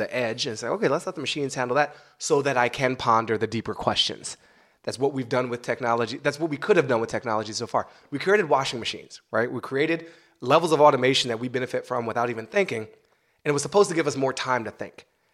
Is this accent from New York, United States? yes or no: yes; New York, United States; Yeah, like, as a New Yorker, you could have gone to the movies with an attorney general